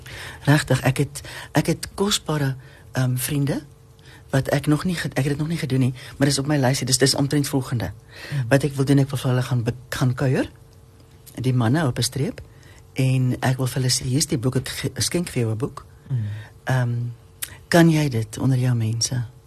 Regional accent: Free State, South Africa; ek het in die Vrystaat groot geword.

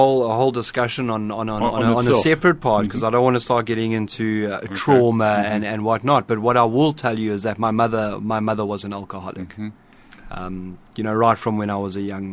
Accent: KwaZulu-Natal, South Africa; also born or lived in Johannesburg; I am local, Mike. I was born in Johannesburg. I spent most of my youth in KwaZulu-Natal at boarding schools, and I matriculated in KwaZulu-Natal in 2003.

